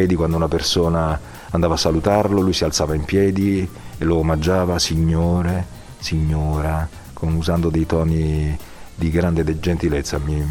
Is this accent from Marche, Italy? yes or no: no; Campania, Italy; accent: Neapolitan; nel mio dialetto naturale che è il napoletano appunto